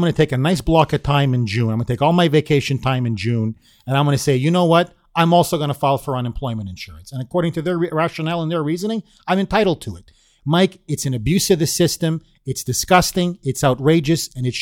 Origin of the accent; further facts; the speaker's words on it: Canada; I am Canadian, in fact.